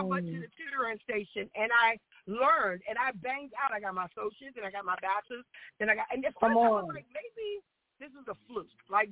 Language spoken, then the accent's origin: English; the South, United States; And I'm from the South where you might be in a room with mainly white, black, and maybe a couple of Mexicans.